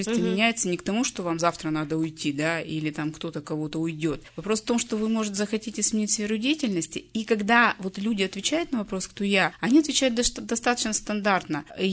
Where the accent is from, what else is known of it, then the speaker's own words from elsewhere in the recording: Yekaterinburg, Sverdlovsk Oblast, Russia; я коуч из Екатеринбурга, и я начинаю говорить, кто я.